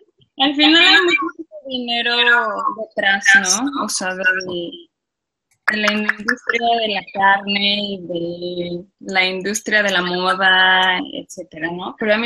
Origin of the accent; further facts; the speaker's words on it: León, Guanajuato, Mexico; yo soy de León, entonces, donde comemos muchísima carne, es la industria del calzado, o sea, todo vivimos de piel, chamarras de piel